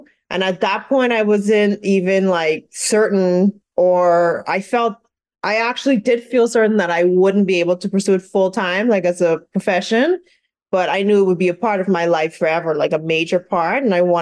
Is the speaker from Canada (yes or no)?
no; Bahamas; So I was born in the Bahamas. I grew up there, and there's a beautiful, thriving art community in the Bahamas that I'm proud to be a part of now.